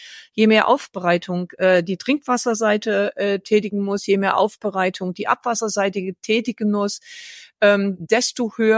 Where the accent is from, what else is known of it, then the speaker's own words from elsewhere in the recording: East Germany, Germany; Ich komme ja hier aus Ostdeutschland